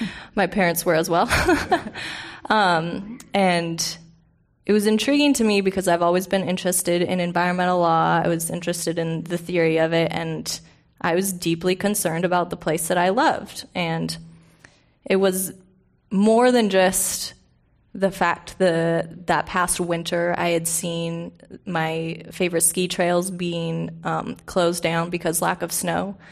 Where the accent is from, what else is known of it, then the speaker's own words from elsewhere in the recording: Bend, Oregon, United States; And I was in Bend, Oregon, my hometown